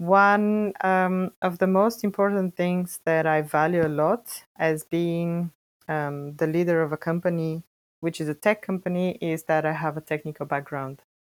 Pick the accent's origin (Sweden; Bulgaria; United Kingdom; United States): Bulgaria; English is a second language; I am originally from Bulgaria and I did my bachelor's studies there.